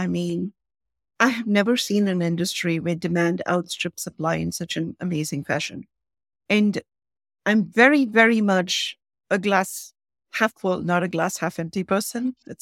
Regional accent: India; now in United States; because, you know, I grew up in India. I live in this country. You can say I'm a global citizen or you can say I'm homeless, right?

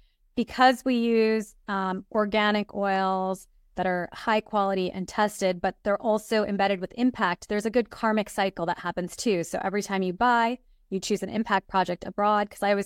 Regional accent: India; So for example, I'm from India.

